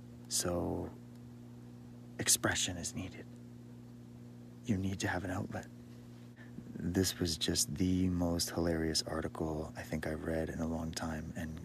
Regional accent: Canada; I grew up in Canada

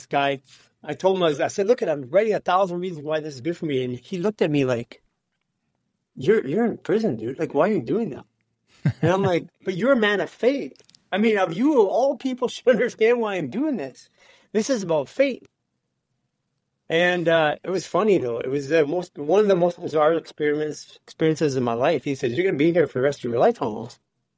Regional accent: Canada; I could be in Canada, back in my home country.

